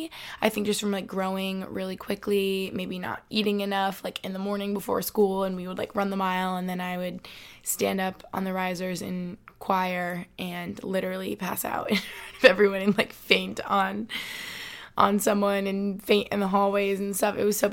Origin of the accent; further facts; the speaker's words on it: Albany, New York, United States; he's from Cape Cod, I'm from Albany.